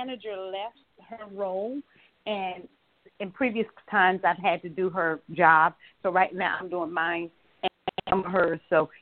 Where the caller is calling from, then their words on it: Atlanta, Georgia, United States; I'm calling from Atlanta, Georgia.